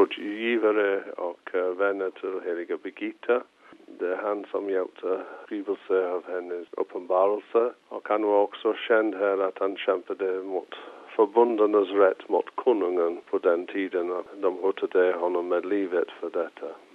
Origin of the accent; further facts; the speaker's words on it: England, United Kingdom; now in Sweden; Jag kommer från England ursprungligen. Jag kom till Sverige 1985.